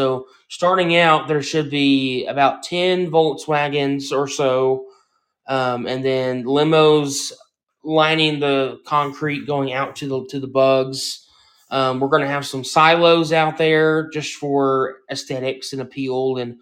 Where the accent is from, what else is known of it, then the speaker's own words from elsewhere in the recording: Texas, United States; Texas, southeast Texas in the Piney Woods, and an hour north of Houston. And don't get me wrong, I love my hometown